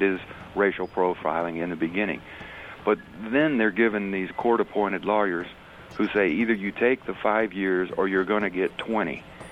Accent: Texas, United States; And my hometown or county here of Harris County probably has twice the number, the average number of Texans.

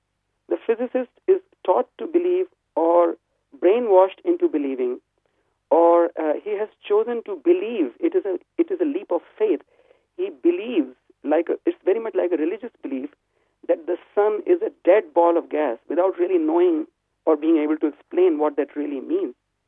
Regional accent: Varanasi, Uttar Pradesh, India; If you come to my hometown in the city of Varanasi, India, you would see at the crack of dawn, you would see many people, especially the sadhus, the holy men and women of India.

